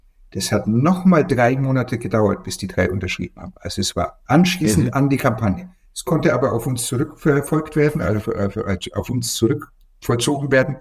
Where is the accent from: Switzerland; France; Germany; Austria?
France; Also ich bin aus Frankreich